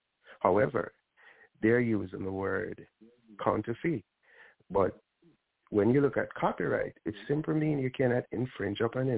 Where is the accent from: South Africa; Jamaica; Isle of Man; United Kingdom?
Jamaica; now in United States; I'm a Jamaican. I came to the States 6 years ago.